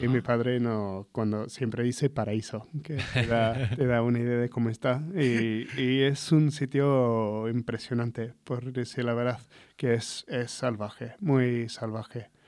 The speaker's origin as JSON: {"language": "Spanish", "town": "Flinders Island", "region": "Tasmania", "country": "Australia", "tie": "born or raised there", "also_born_or_lived": "Sydney", "said": "soy de Tasmania. Nací en Sydney, pero de muy pequeño fui a Tasmania, en concreto una isla que se llama Flinders Island, que es un sitio curioso, que es una isla que parece pequeño."}